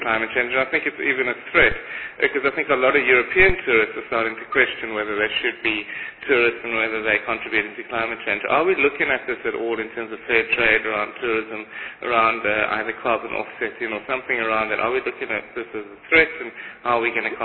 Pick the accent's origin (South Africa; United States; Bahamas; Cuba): South Africa; I feel very proud as a South African.